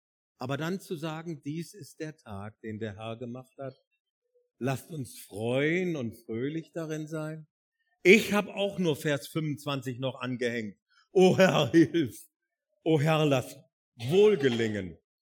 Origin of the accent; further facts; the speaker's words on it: Northern Germany, Germany; Als Norddeutscher, ich bin ja entsetzt gewesen, als ich nach Süddeutschland kam